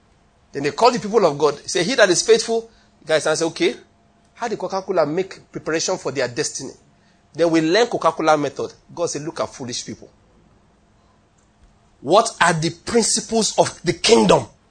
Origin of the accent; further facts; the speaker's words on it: Ondo, Nigeria; born there; now in Lagos, Nigeria; Because I was born in Ondo State.